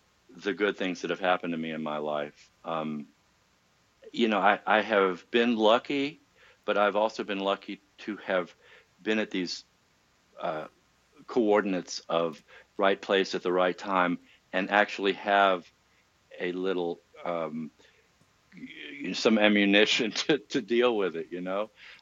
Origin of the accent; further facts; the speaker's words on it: Virginia Beach, Virginia, United States; there's a bunch of people back in my hometown of Virginia Beach, hi guys